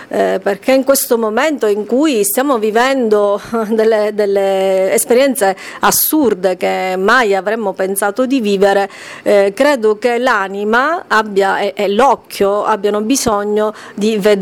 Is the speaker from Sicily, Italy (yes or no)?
yes; Caltanissetta, Sicily, Italy; La mia voglia di lasciare parte di me come contributo alla mia terra e a Caltanissetta in genere è stato talmente forte